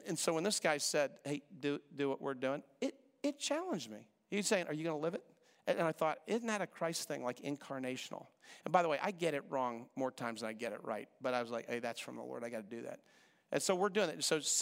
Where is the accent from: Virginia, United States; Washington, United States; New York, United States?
Virginia, United States; Reston; We grew up in Reston together.